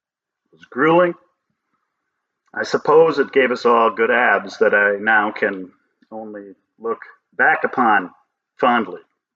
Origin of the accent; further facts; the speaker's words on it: Appleton, Wisconsin, United States; Growing up in Appleton, we could start to play an instrument in band in the sixth grade.